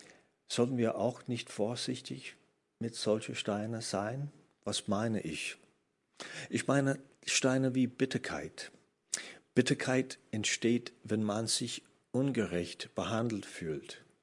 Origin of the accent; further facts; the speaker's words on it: Virginia, United States; German is a second language; now in Germany; Aber ich bin nicht dort geboren. Ich bin in Virginia geboren und ich wohnte auf einer Piste, wo unsere nächsten Nachbarn waren, ungefähr 3-4 Kilometer von uns entfernt. Das war ländlich.